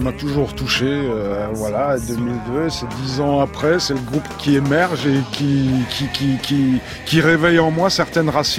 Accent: Belgium; Je suis belge, hein, excusez-moi.

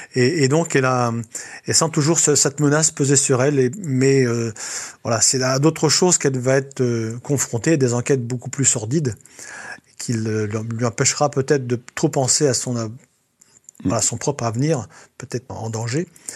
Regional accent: Centre-Val de Loire, France; born there; Je suis né dans l'Eure-et-Loir. Mais toute ma famille, du côté maternel, est bretonne, du côté de Saint-Brieuc, Langueuil, Fignac. Donc, j'ai des profondes racines dans les Côtes d'Armor.

